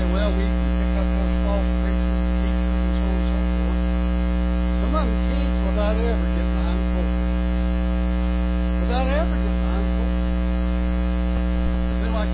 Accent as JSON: {"language": "English", "country": "United States", "tie": "born there", "said": "I was born in America. It had nothing to do with it. I'm American because I was born in America."}